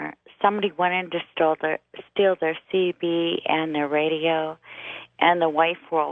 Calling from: Anchorage, Alaska, United States; I'm calling from Anchorage, Alaska.

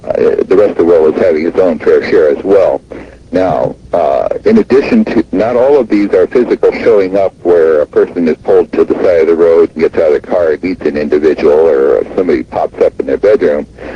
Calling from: Seattle, Washington, United States; Seattle, Washington.

